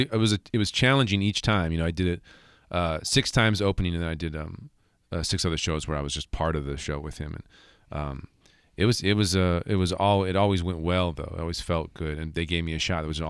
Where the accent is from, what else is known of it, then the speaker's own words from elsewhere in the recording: California, United States; This song is a song about my home state of California.